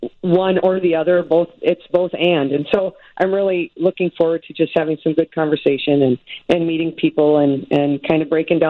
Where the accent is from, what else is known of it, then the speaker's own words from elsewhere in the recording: Minnesota, United States; I'm originally from Minnesota.